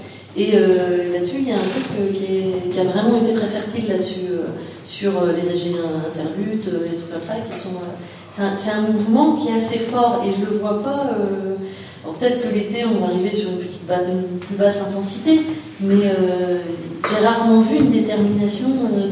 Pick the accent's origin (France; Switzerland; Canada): France; Lille, Hauts-de-France; Moi je suis lilloise, hein, et puis je suis dans ma ville.